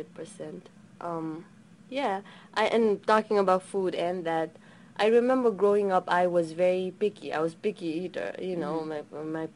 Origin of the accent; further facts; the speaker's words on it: Kathmandu, Bagmati, Nepal; family is originally from Tansin Palpa, which is about 200 miles away from the capital. But I was raised in Kathmandu and some part in a village called Gorsadi, which is in southern part of the country.